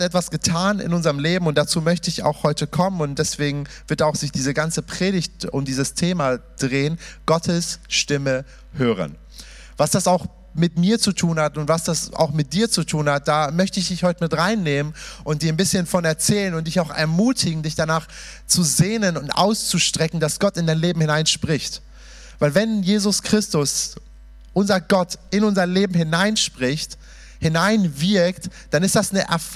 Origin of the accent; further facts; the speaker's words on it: Germany; also born or lived in Iran; Ich bin gebürtiger Iraner, lebe jetzt fast seit 30 Jahren in Deutschland. Also ich bin hier groß geworden, in einem muslimischen Kontext hineingeboren, aber relativ losgelöst davon groß geworden.